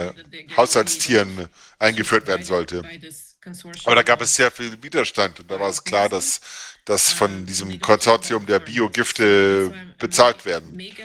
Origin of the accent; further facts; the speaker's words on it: Ukraine; Ich komme aus der Ukraine, ich habe Russland noch nie gehasst. Das hat dieser Krieg hat mein Land vernichtet, mein Dorf vernichtet, meine Stadt.